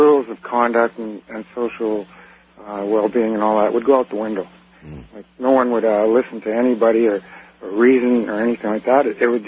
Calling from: Fort St. John, British Columbia, Canada; I'm calling from Fort St. John, B.C., Canada.

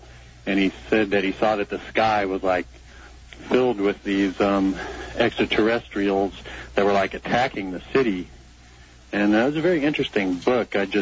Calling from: Seattle, Washington, United States

